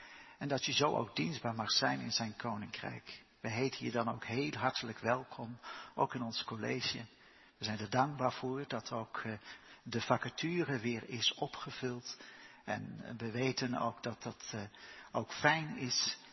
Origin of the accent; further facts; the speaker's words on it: Genemuiden, Overijssel, Netherlands; Ik kwam uit Genemuiden, dus ik wist ook allemaal wat van Zwolle af en dergelijke.